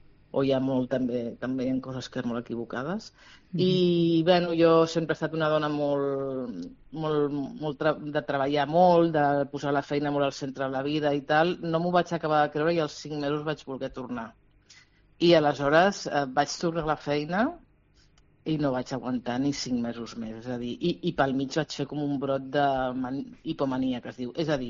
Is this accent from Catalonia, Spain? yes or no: yes; Barcelona, Catalonia, Spain; now in Girona, Spain; jo no fa gaire temps que visc a Girona, jo sóc de Barcelona, però vaig arribar a Girona